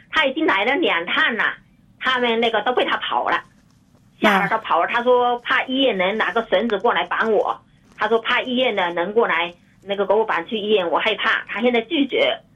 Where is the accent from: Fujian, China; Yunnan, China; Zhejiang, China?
Fujian, China; 我现在回来了，我是福建人，福建。